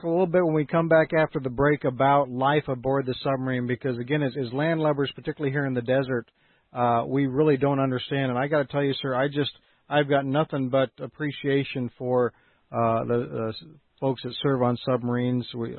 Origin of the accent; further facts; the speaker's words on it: Mexico; I was raised in Mexico. I like my coffee kind of 10:30 away.